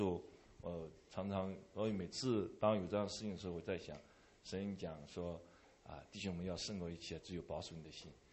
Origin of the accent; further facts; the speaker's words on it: China; now in United States; 因为我离开国内大概现在说起来是七年半时间，然后最近的时间常常在思考，我这七年半里面到美国来